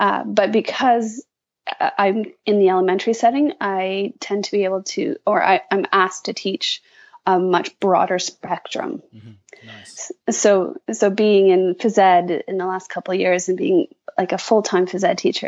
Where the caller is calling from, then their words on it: Pickering, Ontario, Canada; I'm joining you from Ontario, Canada. In fact, just outside Toronto in a place called Pickering.